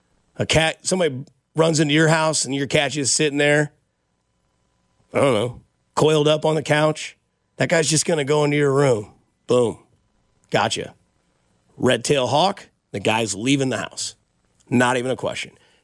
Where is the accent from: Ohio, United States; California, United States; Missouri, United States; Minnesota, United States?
Missouri, United States; Kansas City; now in Denver, United States; I'm from Kansas City. I live in Denver, and now that I'm not there, I can hear how our accent